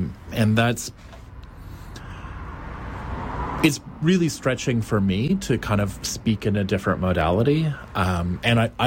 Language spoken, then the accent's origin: English; Smithers, British Columbia, Canada; I was born and raised in Smithers, and I'm an author.